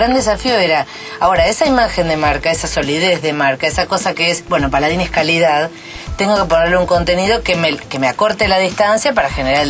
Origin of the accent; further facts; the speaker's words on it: Argentina; porque los argentinos, aún a pesar de que nos cueste, nos juntamos